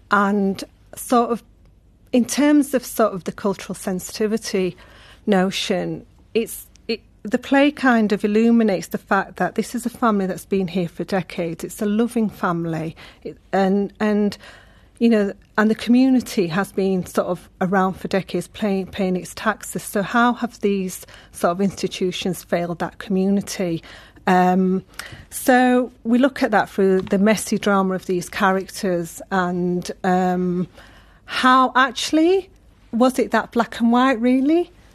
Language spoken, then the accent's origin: English; England, United Kingdom; as I am a British Pakistani woman who's from those northern towns